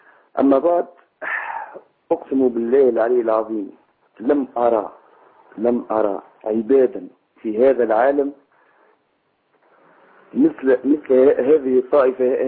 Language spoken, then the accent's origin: Arabic; Msaken, Sousse Governorate, Tunisia; أنا من مدينة مساكن، من ولاية سوسة.